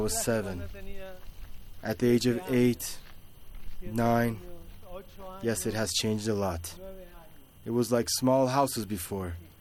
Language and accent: English; Madrid, Community of Madrid, Spain; I am from Madrid. I was born in 1950 in an active, combatant, communist, and anti-fascist family.